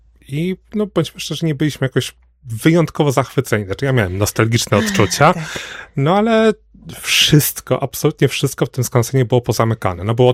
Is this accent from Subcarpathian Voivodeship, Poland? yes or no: yes; Głogów Małopolski, Subcarpathian Voivodeship, Poland; to są w ogóle moje rodzinne strony. Pochodzę, jak już wiecie, z wielkiej metropolii Głogowa Małopolskiego, który był największym renesansowym miastem w Polsce